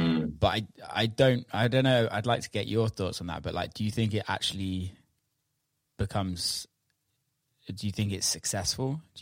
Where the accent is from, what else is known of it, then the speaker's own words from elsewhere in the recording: United Kingdom; I had an amazing career in America, but then couldn't even get a show in my hometown in the UK.